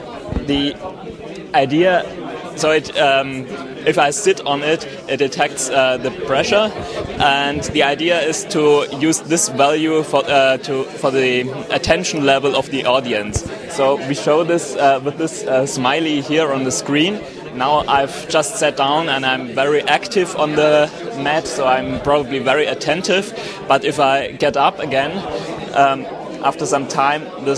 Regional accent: Germany; from Germany.

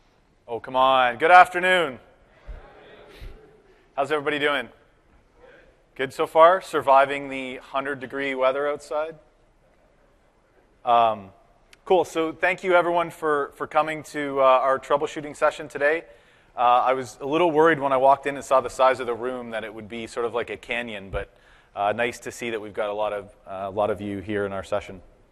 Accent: Canada; So I am Canadian, so every once in a while there are a few things that I'll say that might sound a little weird

